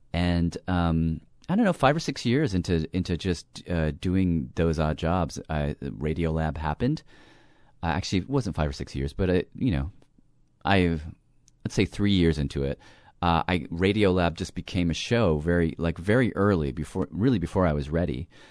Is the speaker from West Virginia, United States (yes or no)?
no; Nashville, Tennessee, United States; I grew up in Nashville for the, let's see, well, you don't care exactly when, but 18 years I lived in Nashville.